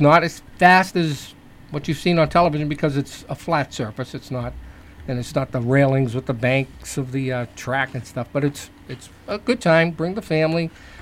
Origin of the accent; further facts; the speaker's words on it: Boston, Massachusetts, United States; Half Lebanese. And when I grew up in East Boston, it was around my Italian grandmother.